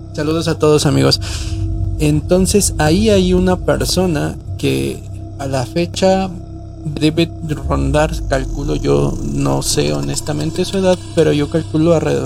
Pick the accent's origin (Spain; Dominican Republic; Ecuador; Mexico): Mexico; Acatlán; En la colonia de donde soy originario, yo soy de Acatlán, en la colonia de la que yo soy originario, que es la Benito Juárez, se llama.